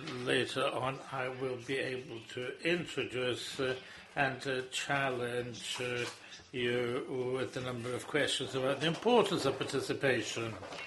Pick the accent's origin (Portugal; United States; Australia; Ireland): Portugal; Azores; because we're both from the Azores.